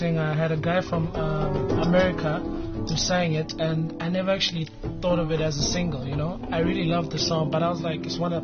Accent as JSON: {"language": "English", "town": "Alexandra", "region": "Gauteng", "country": "South Africa", "tie": "born or raised there", "said": "I'm from the hood, man. You know, I was born and raised in Alexandra"}